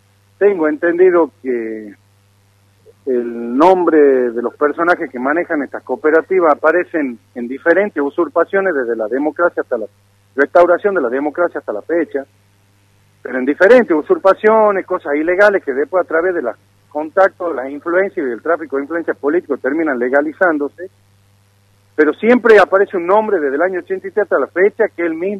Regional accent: Yerba Buena, Tucumán, Argentina; yo, la verdad, soy nacido y crié en Yerobuena

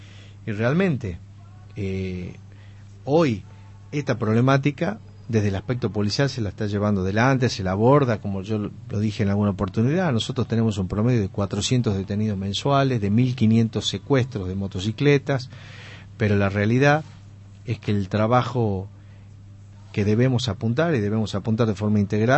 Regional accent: Tucumán, Argentina; me indigna me molesta como tucumano

